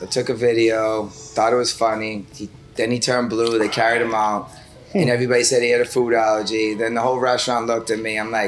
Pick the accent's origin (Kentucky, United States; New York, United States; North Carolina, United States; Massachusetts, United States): Massachusetts, United States; Brockton; So, Brockton until I was eight.